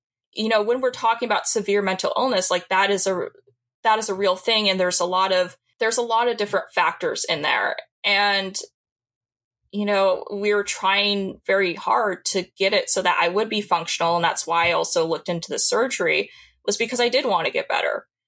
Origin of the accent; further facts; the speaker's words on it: Oregon, United States; I've also done testimony in my home state of Oregon.